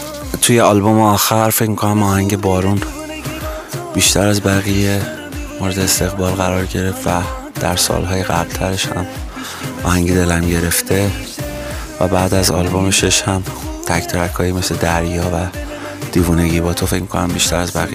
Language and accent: Persian; Isfahan, Iran; born there; زادگاهم، شهر خاطره های رنگ و رنگ.